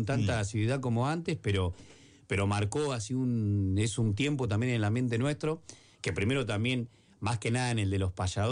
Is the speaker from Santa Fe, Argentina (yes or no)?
no; Dolores, Buenos Aires Province, Argentina; que en mi pueblo, en Dolores, cerramos el mes del payador el 31 de julio